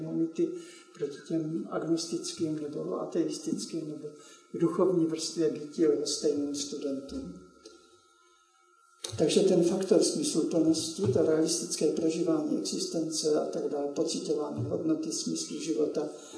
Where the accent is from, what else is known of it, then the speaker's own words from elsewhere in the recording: Tišnov, South Moravian Region, Czechia; also born or lived in Prostějov; pocházím z Prostějova, proti Hanákům, anebo jsem prožil jako rozhodující dospívání v Tišnově